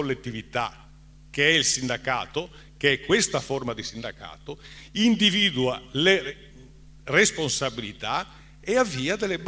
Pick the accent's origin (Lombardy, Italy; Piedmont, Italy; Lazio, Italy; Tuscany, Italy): Lazio, Italy; Rome; accent: Roman; Io sono Romano di Roma, come si sente dall'accento